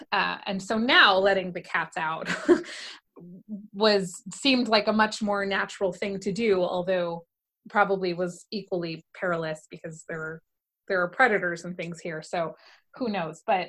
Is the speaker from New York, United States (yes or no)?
yes; Brooklyn, New York, United States; I grew up, I was born in Brooklyn, and we lived in Park Slope. My parents bought the house there sometime in the 70s, and we lived there until 93. So I was 9 years old when we moved out of the city.